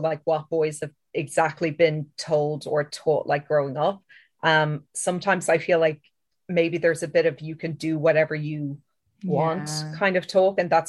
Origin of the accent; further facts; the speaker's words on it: Ireland; Like, I know that as an Irish person, we're kind of inbuilt to feel guilt and shame, like about a lot of things anyway.